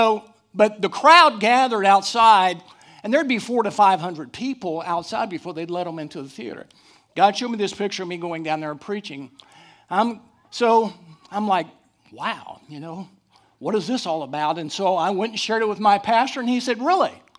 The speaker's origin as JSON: {"language": "English", "town": "Dallas", "region": "Texas", "country": "United States", "said": "I'm originally from Dallas, Texas, that is. And hook 'em horns."}